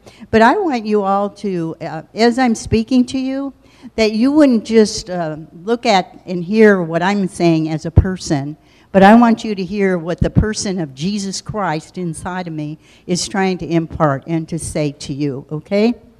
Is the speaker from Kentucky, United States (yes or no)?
no; Chicago, Illinois, United States; I was born and raised in Chicago, as I told you, with two wonderful brothers. I attended Catholic school and church on a regular basis.